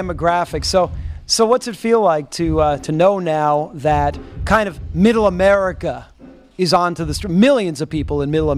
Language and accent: English; New York, United States; born there; I was born in New York and there are so many buildings that look exact.